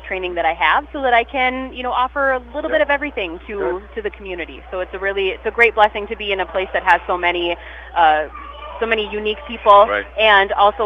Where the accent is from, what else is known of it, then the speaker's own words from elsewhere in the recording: Minnesota, United States; So I have been born and raised in West Central Minnesota and settled in this area here.